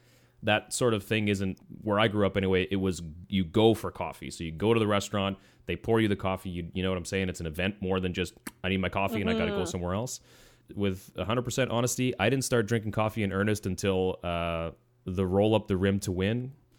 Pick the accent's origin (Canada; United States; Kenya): Canada; Saskatchewan; moved away; the town that I grew up in Saskatchewan, where we used well water.